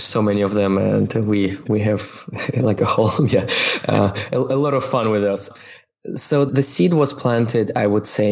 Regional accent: Russia; also born or lived in Soviet Union; So I grew up, well, born and raised in Soviet Union, and then that collapsed, grew up in Russia.

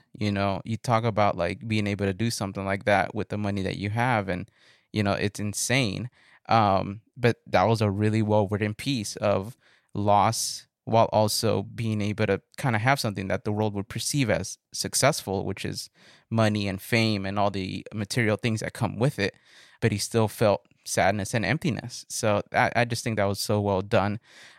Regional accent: Los Angeles, California, United States; I'm from Los Angeles, California.

